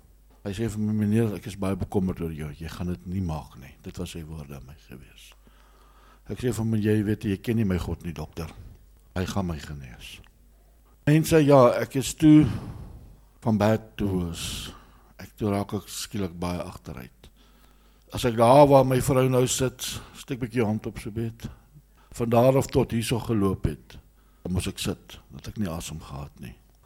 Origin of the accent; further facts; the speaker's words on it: Pretoria, Gauteng, South Africa; ek is oorspronklik van Pretoria af.